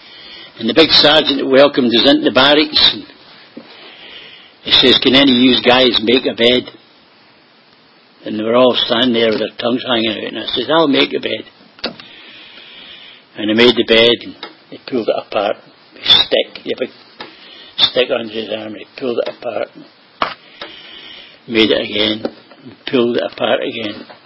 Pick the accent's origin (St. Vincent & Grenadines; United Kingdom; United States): United Kingdom; Renton, Scotland; I was born and bred in Scotland, a little place called Renton, R-E-N-T-O-N, 17 miles from Glasgow, and 3 miles from Loch Lomond.